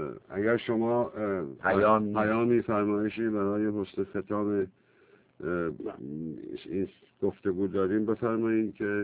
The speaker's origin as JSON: {"language": "Persian", "country": "Iran", "said": "به عنوان یک ایرانی"}